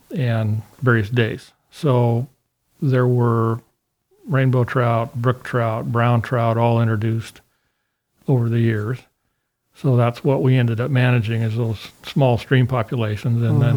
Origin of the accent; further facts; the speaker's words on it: Reno, Nevada, United States; moved away as an adult; I was born and raised in Reno, Nevada. And lived there in Nevada most of my life until 2003 when I moved here.